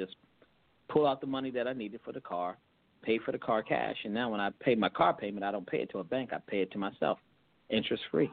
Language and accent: English; Baltimore, Maryland, United States; I'm from the Baltimore area. I grew up in Baltimore City. Went to Baltimore City Public Schools.